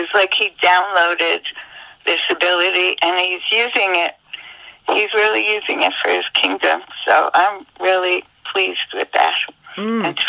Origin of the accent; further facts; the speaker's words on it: New York City, New York, United States; I grew up in New York City, and I used to go to the Metropolitan Museum of Art a lot